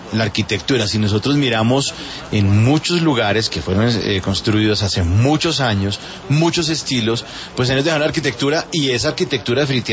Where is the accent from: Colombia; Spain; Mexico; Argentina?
Colombia